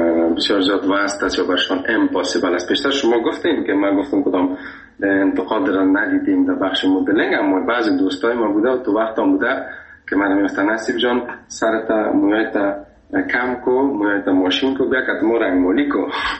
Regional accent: Afghanistan; من گفتم خودت از کجا هستی؟ گفتم از افغانستان.

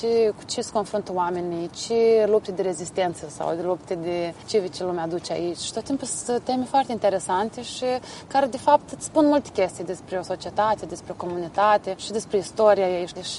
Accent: Moldova; accent: Moldovan; also born or lived in Romania; eu am trăit mulți ani în România, mai exact 12, am făcut acolo școala. Și toată viața am încercat să mă debarasez de accentul meu de moldoveancă

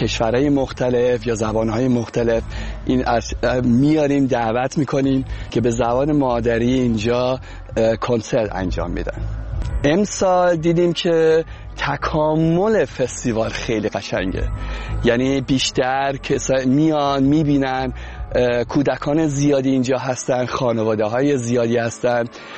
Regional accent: Iran; ما خودمون ایرانی هستیم

